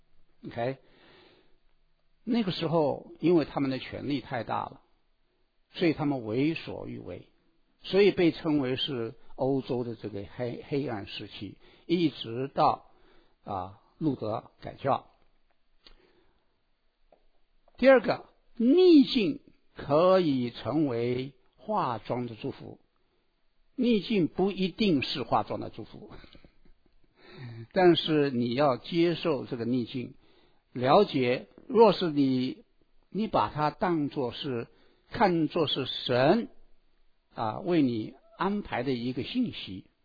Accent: China; 我们中国人讲的这句话，我很不喜欢，因为很难听

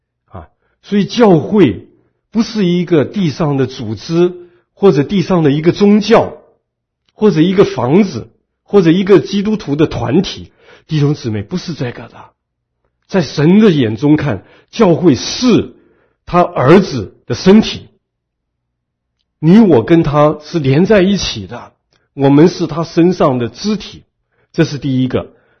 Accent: China; now in United States; 在基督里面，原来我们是中国人，我们这边也有本地的美国人

